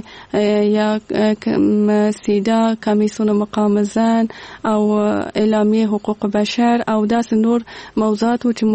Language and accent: Pashto; Kabul, Afghanistan; born there; زه په کابل کې زیږیدلې یم او دلته مجوند کړی.